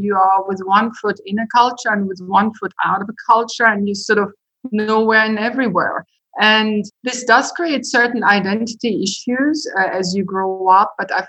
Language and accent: English; Germany; also born or lived in Israel / England; now in United States; Well, actually, I was raised in a considerable number of countries. So I was born in Germany. I was raised in part in Germany. I went to boarding school in Jerusalem, then went to boarding school in England